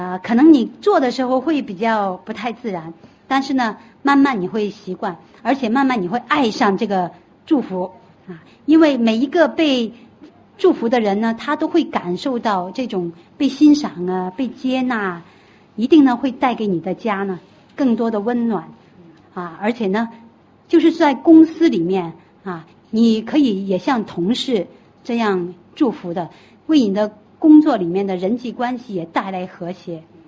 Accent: China; 我们中国人呢很含蓄，很含蓄，

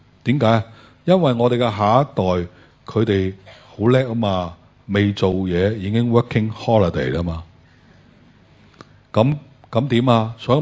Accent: Guangdong, China; 我哋廣東人有句説話話

